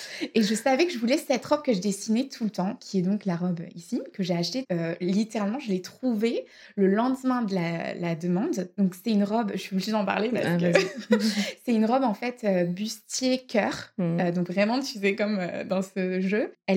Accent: France; now in Australia; je suis française

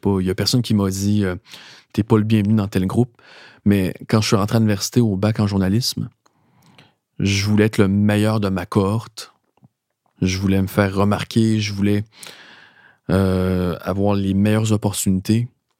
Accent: Montreal, Quebec, Canada; Je suis né ici à Montréal, j'ai grandi au Québec.

